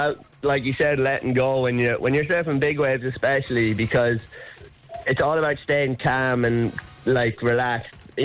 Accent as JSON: {"language": "English", "town": "Sligo", "region": "Connacht", "country": "Ireland", "tie": "born or raised there", "lives_now": "Strandhill, Ireland", "said": "Yeah, Sligo man, true and true. I grew up in Sligo town there, but now I've recently moved out to Strandhill beside the beach, so it's nice living right walking distance to the beach."}